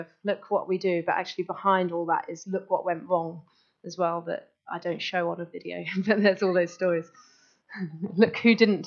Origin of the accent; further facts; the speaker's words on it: Cromer, East of England, United Kingdom; And the way I'd like to get to work is that I'm from Cromer. So over here in Cromer, Cromer Church employs a sports minister.